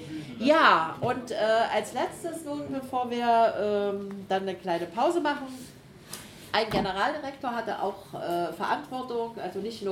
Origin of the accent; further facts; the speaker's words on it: Jena, Thuringia, Germany; wir kommen ja aus Jena